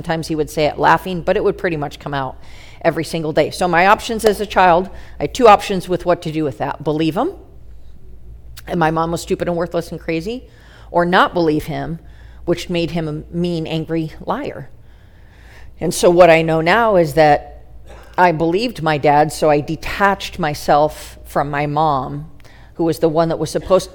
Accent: New York, United States; as a little girl, I grew up in Western New York.

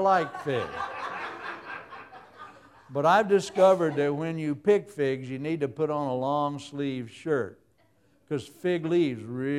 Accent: Mississippi, United States; also born or lived in Oklahoma; I was born in Oklahoma, and most of my early years were in Mississippi, so I tell people I'm claimed by two states. Oklahoma claims I'm from Mississippi, and Mississippi claims I'm from Oklahoma.

